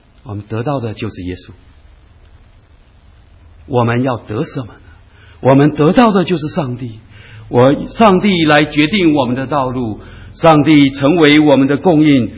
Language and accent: Chinese; China; 我们常常中国人喜欢说十全什么十美